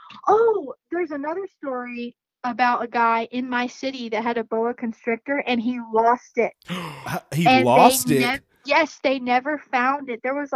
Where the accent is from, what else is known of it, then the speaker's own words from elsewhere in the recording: Florida, United States; So that's actually a Florida man story that was like in my hometown.